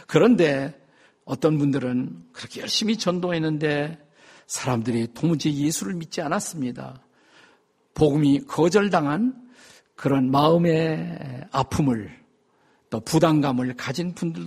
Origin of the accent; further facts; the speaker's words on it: South Korea; 마치 여러분과 저는 한국 사람인데 한국 사람인 우리가